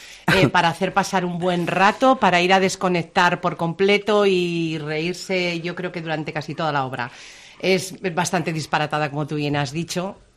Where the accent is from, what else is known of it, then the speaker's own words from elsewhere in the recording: Cadreita, Navarre, Spain; porque mañana actuamos en Cadreita, que soy de Cadreita